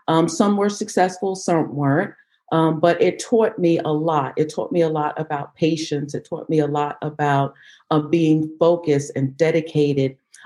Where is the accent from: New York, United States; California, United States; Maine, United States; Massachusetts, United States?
New York, United States; Queens; Well, I grew up originally in New York. I grew up in Queens, New York.